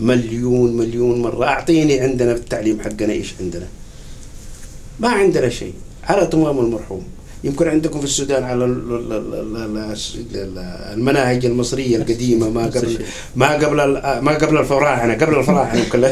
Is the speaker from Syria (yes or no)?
no; Saudi Arabia; زي عندنا في السعودية